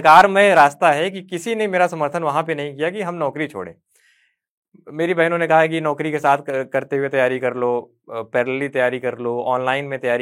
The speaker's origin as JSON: {"language": "Hindi", "town": "Pratapgarh", "region": "Uttar Pradesh", "country": "India", "tie": "born or raised there", "said": "इसकी कहानी हमारे गांव में, जो कि है उत्तर प्रदेश के बहुत छोटा सा एक गाँव जो कि प्रतापगढ़ जिले में है, वहाँ से। 90s का दौर है, हम लोग वहाँ पे पढ़ते थे।"}